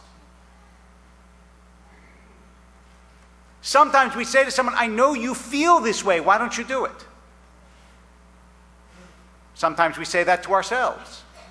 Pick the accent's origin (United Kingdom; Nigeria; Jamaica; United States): United Kingdom; England; I say this, of course, as an English person.